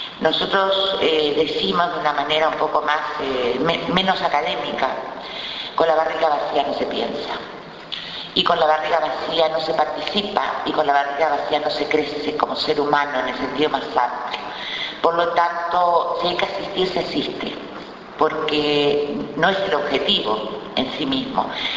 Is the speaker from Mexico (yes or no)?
no; Montevideo, Uruguay; porque yo soy montevideana